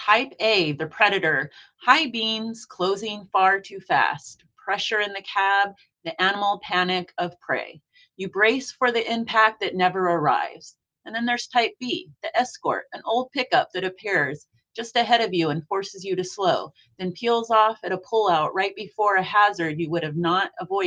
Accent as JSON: {"language": "English", "region": "Washington", "country": "United States", "said": "I came from Washington with a lot of rain and a lot of fog."}